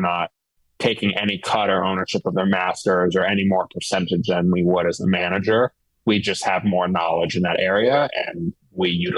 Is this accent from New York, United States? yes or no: yes; New York City, New York, United States; So I grew up in New York City, was very, you know, always loved music, but was very insular.